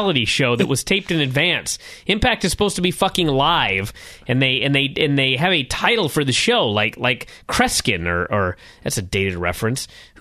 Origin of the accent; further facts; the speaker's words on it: England, United Kingdom; I'm from England